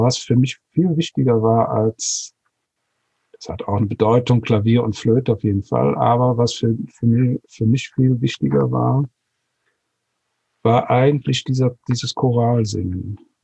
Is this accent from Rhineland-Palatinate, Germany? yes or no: yes; Altenahr, Rhineland-Palatinate, Germany; Also ich bin in Alten Ahr aufgewachsen, an der Ahr, und das ist nicht sehr weit von Köln, also eine gute Stunde. Köln war unsere große Einkaufsstadt.